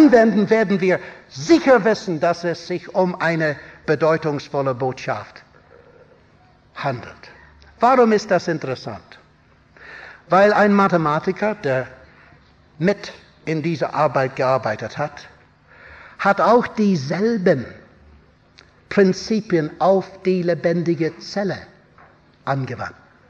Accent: Armagh, Northern Ireland, United Kingdom; German is a second language; Es war der Erzbischof von meiner Heimatstadt in Armagh in Irland

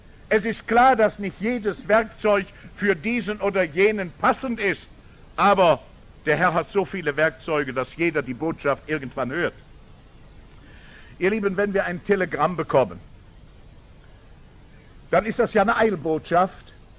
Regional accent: Rhineland, Germany

